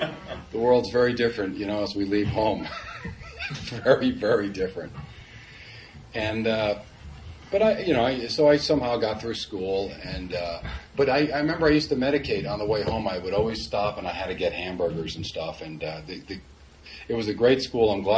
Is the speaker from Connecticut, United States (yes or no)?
yes; Connecticut, United States; also born or lived in Bayonne, New Jersey; when I was 4, 5, 6, 7, back in Bayonne, New Jersey, I'm originally from Connecticut